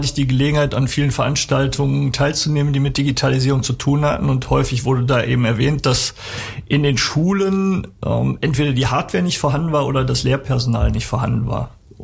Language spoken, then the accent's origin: German; Wermelskirchen, North Rhine-Westphalia, Germany; Ich komme aus Wermelskirchen